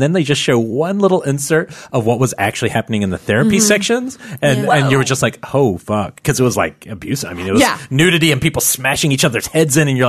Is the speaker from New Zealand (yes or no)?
yes; New Zealand; I come from New Zealand, which is like the country that probably has the least religion on earth.